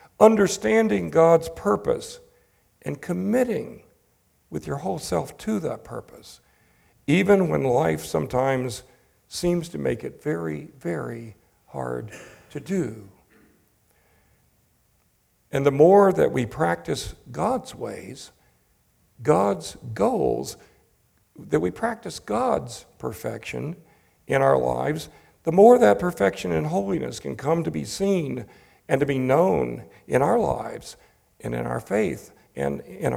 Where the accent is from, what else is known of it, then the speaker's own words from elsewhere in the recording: the South, United States; When I got to be about 10 years old, I was wrestling, especially growing up in the Southern Bible Belt